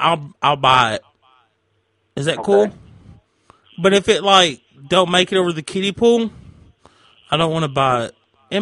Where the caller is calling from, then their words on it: Binghamton, New York, United States; I'm in Binghamton.